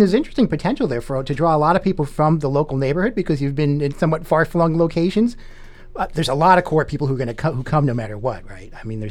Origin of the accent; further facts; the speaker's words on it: Queens, New York, United States; I'm from Queens, so what do I care? Fortunately, Queens will never become, which is great.